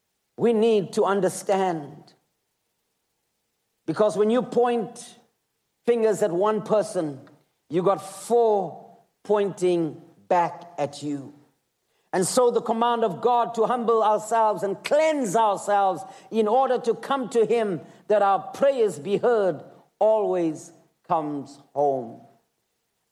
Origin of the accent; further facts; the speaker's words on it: South Africa; I want you to know today that I am South African. I am African and I am patriotic to the nation that I live in.